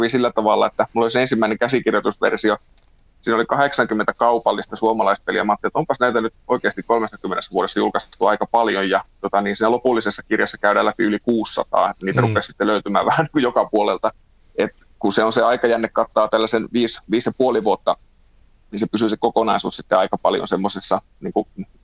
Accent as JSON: {"language": "Finnish", "town": "Kaustinen", "region": "Central Ostrobothnia", "country": "Finland", "tie": "born or raised there", "said": "mäkin itse Kaustiselta, kun olen lähtöisin, niin löydän monta sellaista niinku yhtymäkohtaa tähän synnynpitäjään"}